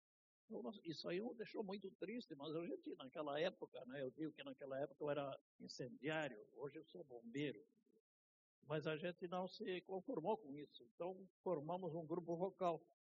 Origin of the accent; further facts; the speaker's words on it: Rio Grande do Sul, Brazil; eu constatei que na minha terra, aqui no coração geográfico do Pampa, aqui no meio da gauchada, no berço do gaúcho, eu podia cantar no outro idioma